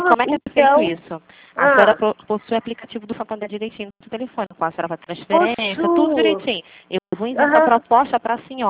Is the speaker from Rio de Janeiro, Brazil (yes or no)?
yes; Rio de Janeiro, Brazil; Não, eu sou do Rio de Janeiro.